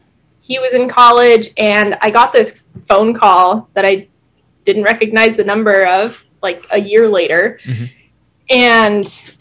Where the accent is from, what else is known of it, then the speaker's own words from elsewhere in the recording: Fort Myers, Florida, United States; So, because I grew up in Fort Myers, Universal's in Orlando.